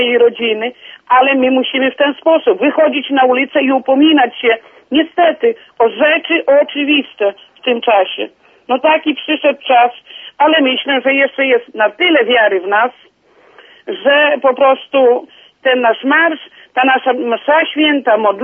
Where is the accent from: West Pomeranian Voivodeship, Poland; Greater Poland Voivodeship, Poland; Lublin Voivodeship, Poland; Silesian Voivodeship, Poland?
Lublin Voivodeship, Poland; Pratulin; to my jesteśmy tutaj spod Pratulina, tym Podlasiem Lubelskim.